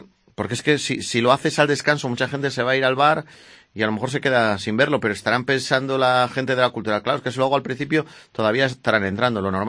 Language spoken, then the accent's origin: Spanish; Spain; Me cuesta decir Girona, en Gerona, que somos españoles